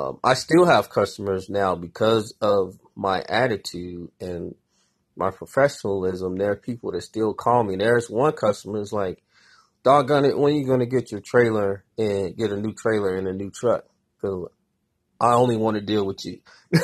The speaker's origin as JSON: {"language": "English", "region": "Midwest", "country": "United States", "said": "I'm from the Midwest, so I'm not afraid to speak my mind, and a lot of people can't handle that."}